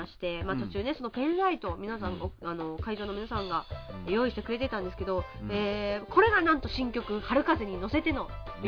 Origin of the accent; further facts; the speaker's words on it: Sasebo, Nagasaki, Japan; その次の日は25日はね、地元佐世保で